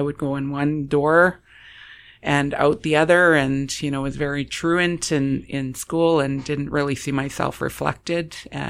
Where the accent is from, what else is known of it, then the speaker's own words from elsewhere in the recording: Manitoba, Canada; I grew up in the North End, you know, Byways and Woolworths and Oretzky's.